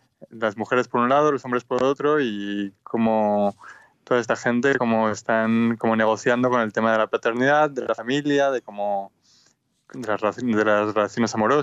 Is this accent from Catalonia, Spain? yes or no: yes; Barcelona, Catalonia, Spain; moved away as an adult; now in France; una madre nacida en Marruecos, que han ido explorando el mundo y que cuando yo tenía 4 años se instalaron en Barcelona. Y yo crecí en Barcelona a los 4 a los 18 años, y a los 18 años pues me fui a Francia a estudiar cine